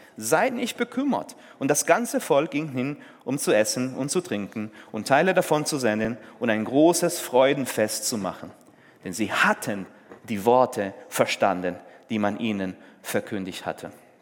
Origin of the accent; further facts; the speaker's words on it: Peru; German is a second language; now in Germany; ich komme aus Peru. Komisch, ne? Ich bin in Peru geboren, aufgewachsen, seit 14 Jahren erst in Deutschland, habe mein Deutsch hier gelernt, obwohl ich deutsche Vorfahren habe